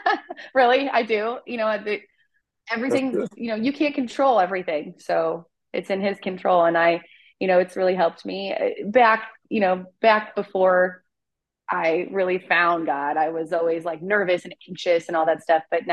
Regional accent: Wadsworth, Ohio, United States; now in Lodi, United States; I live in Lodi. I'm originally from Wadsworth, Ohio, which is like 20 minutes down the road. So I didn't move too far.

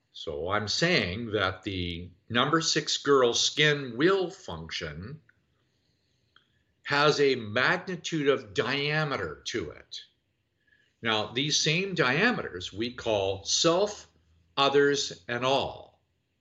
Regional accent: United States; I'm a white old man from North America. I'm an American.

